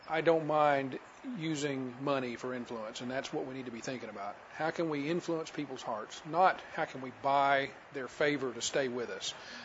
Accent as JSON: {"language": "English", "region": "Louisiana", "country": "United States", "said": "I'm from Louisiana, you know, when we make coffee, we make something you can't see through."}